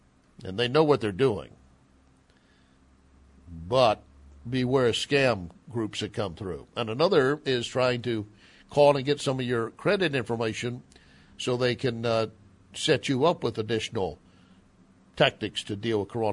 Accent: Texas, United States; I'm from Texas. I can make fun of Tennessee.

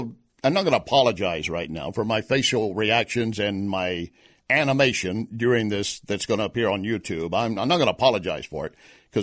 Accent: Texas, United States; I have a BS degree. I'm from Texas. I know it.

